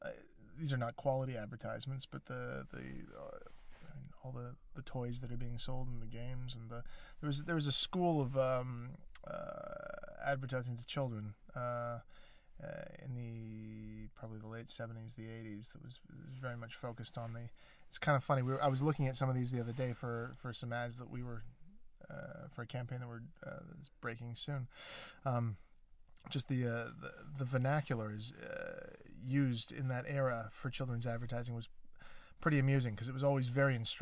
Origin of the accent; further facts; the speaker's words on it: Ottawa, Ontario, Canada; It's Canada. We've just been over that. I was Ottawa, the nation's capital.